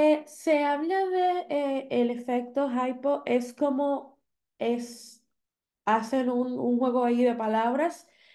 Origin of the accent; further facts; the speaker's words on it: Dominican Republic; Vivo en República Dominicana, soy dominicana